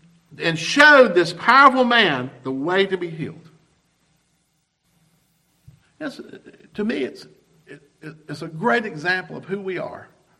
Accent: the South, United States; I'm a Southerner, and I have more baggage than anybody in this room. You know, I grew up in the South that when I grew up, it was still segregated.

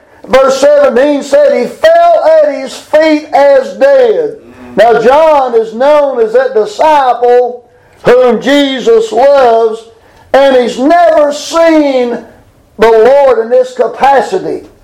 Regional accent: United States; born there; thank God, I'm glad I was born in America.

